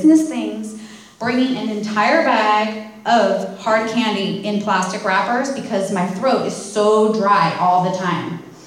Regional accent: Ireland; Again, I'm Irish. That's right next to the UK.

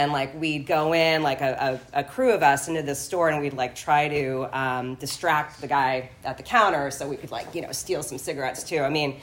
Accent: California, United States; So I was born April 21st, 1982. I'm 43 years old. I grew up in the Santa Ynez Valley, not too far away from here.

